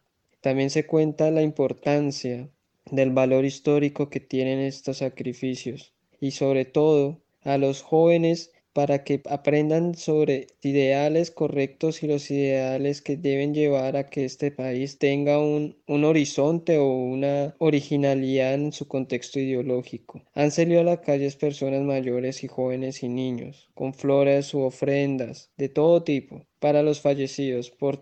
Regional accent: Colombia; now in Volgograd, Russia; Soy un estudiante colombiano que vive en la ciudad de Volgogrado.

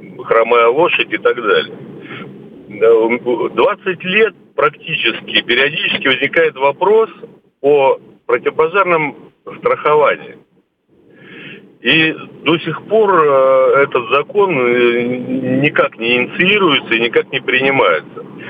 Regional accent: Saint Petersburg, Russia; я из Санкт-Петербурга.

